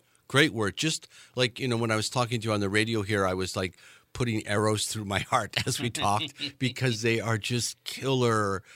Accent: Canada; I'm Canadian and we don't produce any great music.

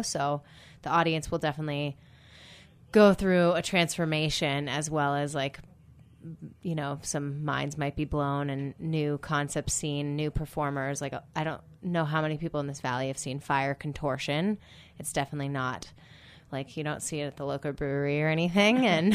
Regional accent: Aspen, Colorado, United States; moved to my hometown in Aspen. I was born in Aspen and ended up in Carbondale, which is almost cooler than Aspen these days

